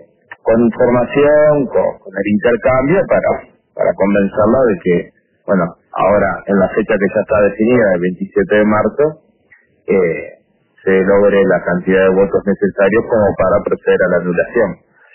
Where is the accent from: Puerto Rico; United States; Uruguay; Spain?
Uruguay; nuestra vida como pueblo uruguayo